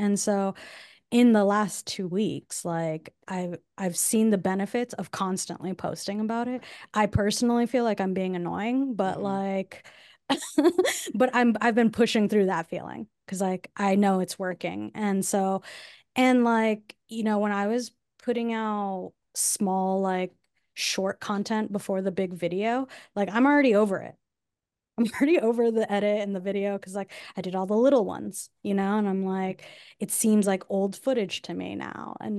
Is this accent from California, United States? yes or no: yes; California, United States; also born or lived in Southern US; Like I'm from SoCal. But I did live in the South for like 8 years.